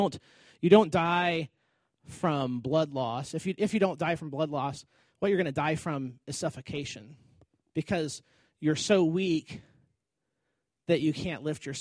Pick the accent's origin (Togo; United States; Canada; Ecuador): United States; Houston, Texas; now in Ohio, United States; You know, I found, after growing up in Houston, there's not seasons in Houston.